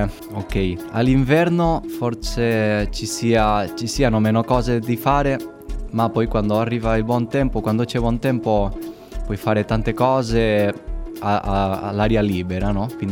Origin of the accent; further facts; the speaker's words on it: Valencia, Valencian Community, Spain; Italian is a second language; now in Cagliari, Italy; Sono spagnolo di Valencia.